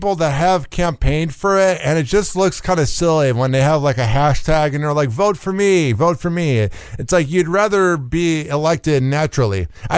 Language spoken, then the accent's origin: English; Chicago, Illinois, United States; And the other thing was, growing up in Chicago, everybody in my high school would be like, oh, Jay Cutler is going to be better than Aaron Rodgers.